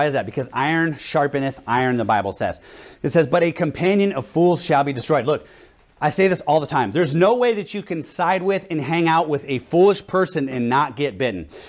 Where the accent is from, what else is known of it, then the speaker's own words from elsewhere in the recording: Seattle, Washington, United States; We're from the Seattle, Washington area, right? We used to live about an hour from Seattle